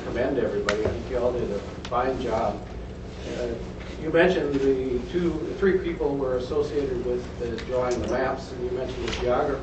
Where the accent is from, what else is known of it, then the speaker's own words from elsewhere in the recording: Clinton, Iowa, United States; I'm from Clinton as well.